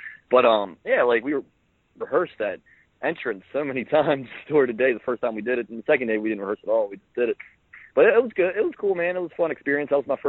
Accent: Baltimore, Maryland, United States; I'm a guy from Baltimore, and we have the whole Raven Steelers rivalry.

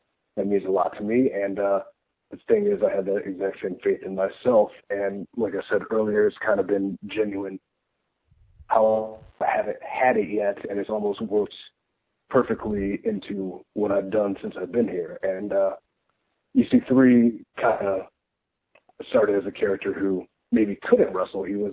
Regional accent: United Kingdom; I'm British people.

